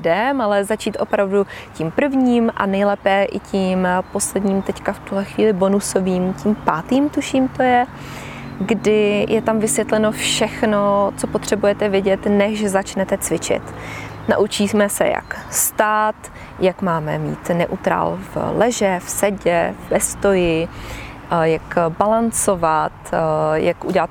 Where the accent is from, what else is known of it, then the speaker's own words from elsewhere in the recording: Ostrava, Moravian-Silesian Region, Czechia; Jsem z Ostravy, tak jsem trochu ráznější.